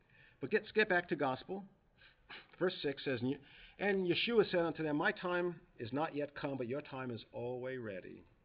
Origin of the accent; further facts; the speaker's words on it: New York, United States; also born or lived in Tennessee; I'm from New York, but I lived in Tennessee for a long time, so my whole way of talking is really mixed up.